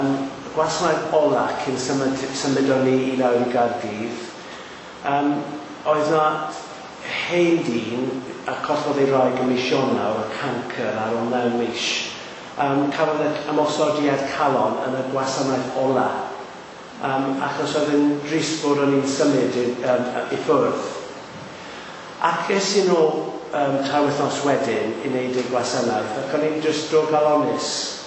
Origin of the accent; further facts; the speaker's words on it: Caerleon, Wales, United Kingdom; bachgen o Casnewydd o Meindi ydw i yn reiddiol a dyna lle es i yn ôl fel cyrraedd ar ôl cael fy magu'n Caerleon